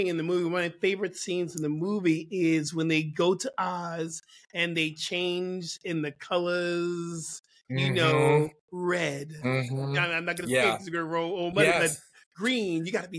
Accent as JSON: {"language": "English", "region": "New Jersey", "country": "United States", "tie": "born or raised there", "said": "The Wiz, when I was a little black boy growing up in New Jersey, my stepdad was a music."}